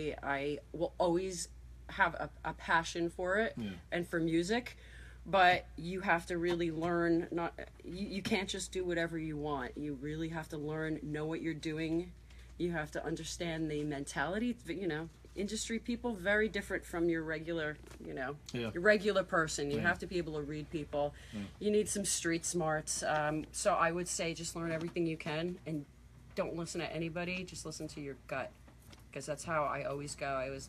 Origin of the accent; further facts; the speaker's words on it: Wood-Ridge, New Jersey, United States; Because I was like, oh, I grew up in Woodridge, right next to the … I don't want to have any New Jersey, blah, blah, blah.